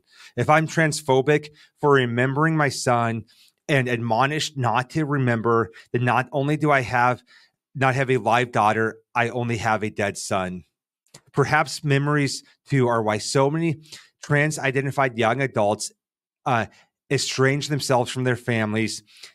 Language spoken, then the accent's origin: English; Nebraska, United States; Growing up in Nebraska, a lot of people's identity was in farming and ranching.